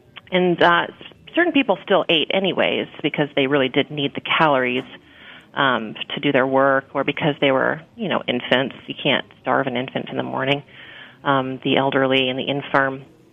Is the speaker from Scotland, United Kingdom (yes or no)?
yes; Scotland, United Kingdom; oatmeal, of course, and being Scottish, it's almost a Scottish national dish.